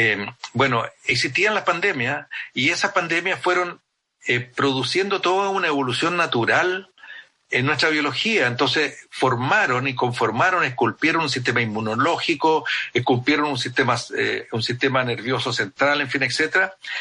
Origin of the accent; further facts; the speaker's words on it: Argentina; somos mucho los argentinos, ¿se fija?